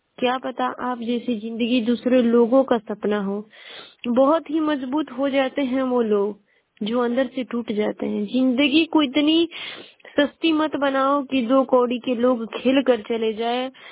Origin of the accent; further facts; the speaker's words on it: Ballia, Uttar Pradesh, India; और मैं बलिया जिले की निवासी हूँ।